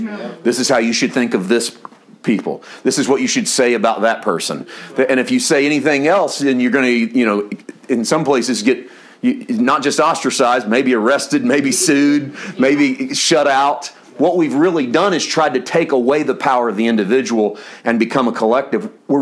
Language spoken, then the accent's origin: English; Midwest, United States; I was born and raised in the Midwest, Mid-South, and very religious part of the country.